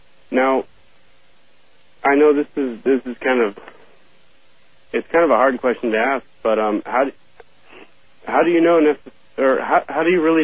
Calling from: Fairbanks, Alaska, United States; Totally from KFAR.

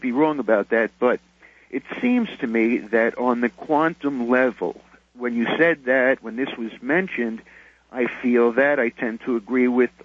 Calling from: Ontario, Canada; I'm calling from Ontario.

